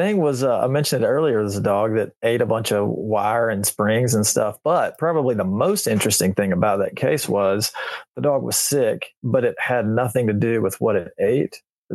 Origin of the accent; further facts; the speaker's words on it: Haleyville, Alabama, United States; growing up in Haleyville, Alabama, my across the street neighbor had pet deer.